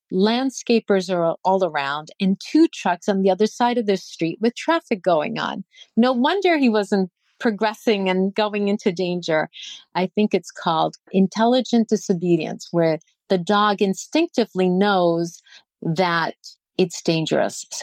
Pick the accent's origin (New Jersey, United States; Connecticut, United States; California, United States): New Jersey, United States; We came back in late September to my hometown, and we have no sidewalks. We have to walk the street close to the curb. And as you would imagine, in rural New Jersey, we have many trees